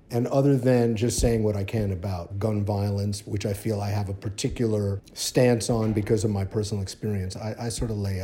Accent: Cleveland, Ohio, United States; Well, when I was growing up in Cleveland, I was a huge music fan already.

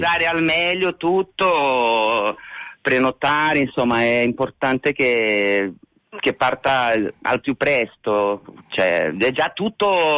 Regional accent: Brazil; Italian is a second language; now in Milan, Italy; Lo dico da brasiliana che vive a Milano da 30 anni

